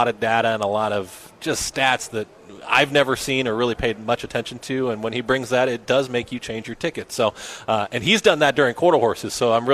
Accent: California, United States; I'm excited to be in California. I'm from SoCal, so for me to be in Northern California is always a great time.

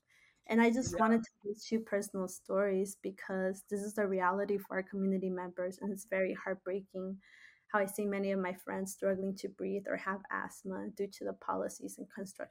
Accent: San Diego, California, United States; growing up in Logan Heights, which some of you may or may not know, is a low-income community in San Diego

